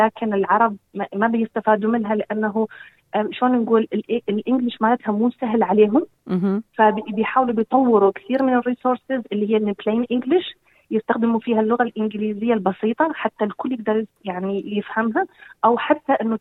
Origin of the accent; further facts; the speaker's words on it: Iraq; now in Australia; أنا عراقية. وسوف أظل عراقية يعني. بس أنه أنا يعني بلدي الأم هو العراق وأنا فخورة فيه جدا. لكن أنه إحنا يعني اندمجت، إذا أنت تسأليني اندمجت أنا في المجتمع الأسترالي